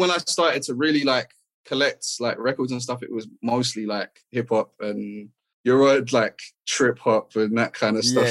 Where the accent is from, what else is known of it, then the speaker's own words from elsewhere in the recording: Netherlands; also born or lived in South East England; Part of my life in the Netherlands and part of my life in like in the UK, basically, like south of the UK.